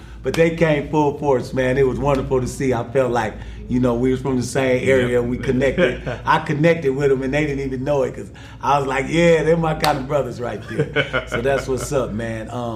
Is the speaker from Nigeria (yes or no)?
no; Milwaukee, Wisconsin, United States; you know, we from the Midwest. I'm from Milwaukee.